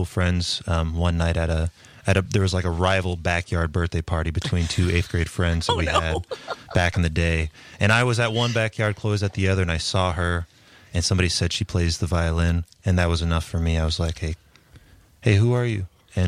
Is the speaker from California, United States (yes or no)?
no; Lincoln, Nebraska, United States; growing up in Lincoln, Nebraska, you know, all three of us here, you know, our parents were Catholic school teachers.